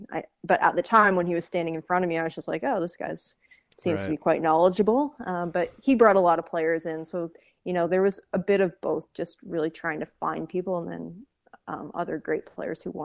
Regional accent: Canada; especially I'm coming from Canada, and I'm in this kind of foreign place.

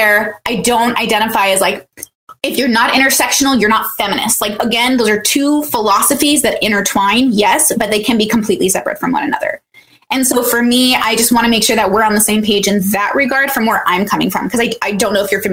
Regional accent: United States; I'm from America. My parents are immigrants from Iraq.

